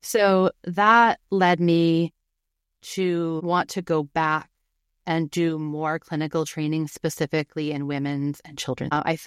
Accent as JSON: {"language": "English", "region": "New England", "country": "United States", "tie": "born or raised there", "moved": "yes", "lives_now": "Portland, United States", "said": "Well, so I've lived in Portland, Oregon for about 20 years now, but I grew up in New England and I've worked in and traveled to all sorts of places."}